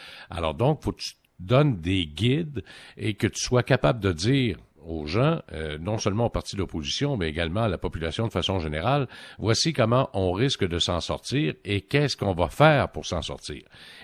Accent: Quebec, Canada; Chez nous, au Québec, c'est moins grave un peu

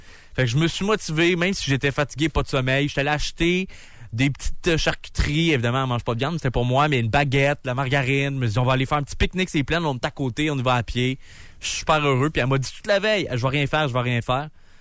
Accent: Quebec, Canada; moi, je viens des banlieues de Montréal

